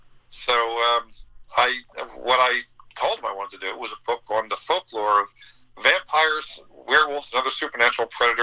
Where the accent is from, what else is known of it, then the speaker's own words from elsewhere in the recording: Scotland, United Kingdom; And I am Scottish, you know.